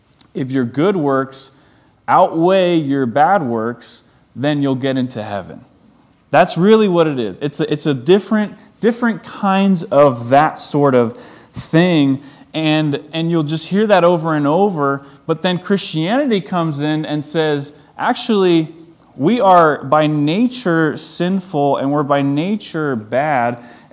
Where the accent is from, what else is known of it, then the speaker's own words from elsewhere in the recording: Long Island, New York, United States; I grew up in Long Island